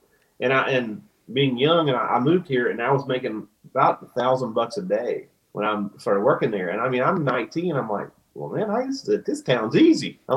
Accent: Piedmont, Alabama, United States; growing up in Alabama, our closest big venue, I'm from a really small town called Piedmont, Alabama, and the population's like 4,000.

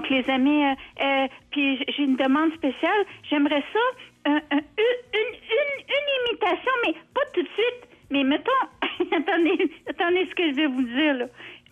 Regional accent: Quebec City, Quebec, Canada; moi, je suis native de Sainte-Foy-Sillery-Cap-Rouge, mais maintenant, je reste dans les quartiers, on va dire, centraux

